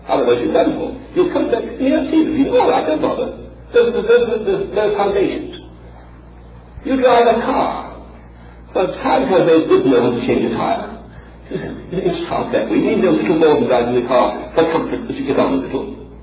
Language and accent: English; England, United Kingdom; I'm English.